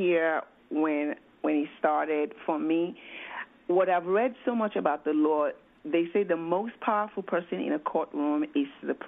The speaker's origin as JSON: {"language": "English", "country": "Sierra Leone", "lives_now": "United States", "said": "I'm from Sierra Leone, and I've been in this country long enough"}